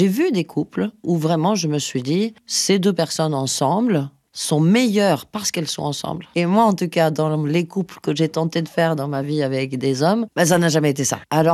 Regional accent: Sweden; J'ai grandi donc en Suède et j'avais une réserve naturelle de je sais pas combien de centaines d'hectares au bord de la Baltique, en terrain de jeu.

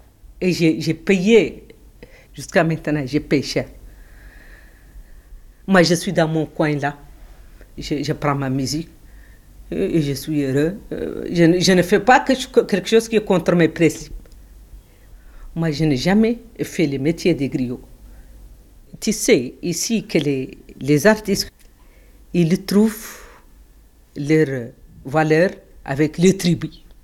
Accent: Mauritania; Je suis mauritanienne seulement. Je suis mauritanienne pour les Halpola, pour les Sononki, pour toutes les tribus, pour toute la Mauritanie. Je suis descendue d'une famille griotte

